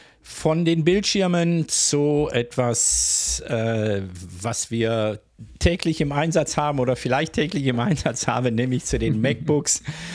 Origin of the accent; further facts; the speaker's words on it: North Rhine-Westphalia, Germany; Wie du weißt, komme ich aus dem Ruhrgebiet. Bei uns gibt es keine Gänseblümchenketten, da gab es nur Kohle und Stahl.